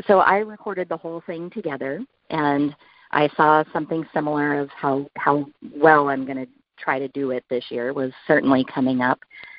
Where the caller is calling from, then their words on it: Seattle, Washington, United States; I'm calling from Seattle.